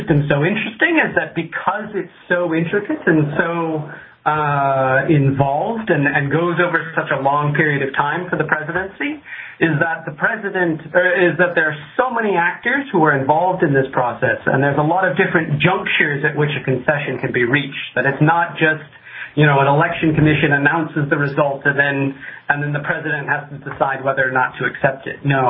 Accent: Omaha, Nebraska, United States; No, I'm originally from Omaha.

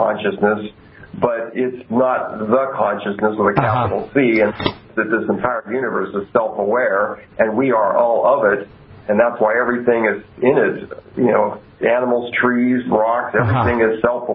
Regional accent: California, United States; And I come from Silicon Valley

